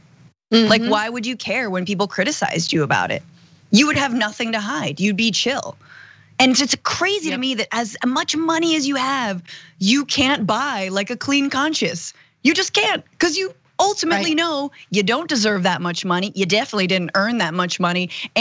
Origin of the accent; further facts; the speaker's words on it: United States; A lot of minority groups, I'm Asian American, we don't get represented on screen very much.